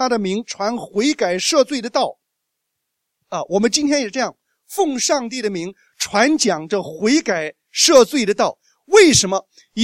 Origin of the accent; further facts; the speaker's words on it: China; 我们中国人常说过年好